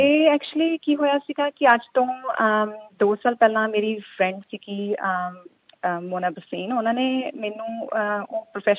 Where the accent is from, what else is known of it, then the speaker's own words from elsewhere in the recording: Jalandhar, Punjab, India; moved away as an adult; now in Australia; ਮੇਰਾ ਪਿੱਛੋਂ ਪੰਜਾਬ ਤੋਂ ਜਲੰਧਰ ਤੋਂ ਹੀ ਹੈ, ਮੈਂ ਸ਼ੁਰੂ ਤੋਂ ਹੀ ਜਲੰਧਰ ਤੋਂ ਹੀ ਤੇ ਰਹੀ ਹਾਂ। ਮੇਰਾ ਜਨਮ, ਐਜੂਕੇਸ਼ਨ, ਸਕੂਲਿੰਗ, ਯੂਨੀਵਰਸਿਟੀ ਸਭ ਜਲੰਧਰ ਦੇ ਵਿੱਚ ਹੀ ਹੋਈ ਸੀ, ਤੇ 2005 ਦੇ ਵਿੱਚ ਜੀ ਮੇਰੀ ਮੈਰਿਜ ਕਰਕੇ ਮੈਂ ਆਸਟ੍ਰੇਲੀਆ 'ਚ ਆਈ ਸੀਗੀ।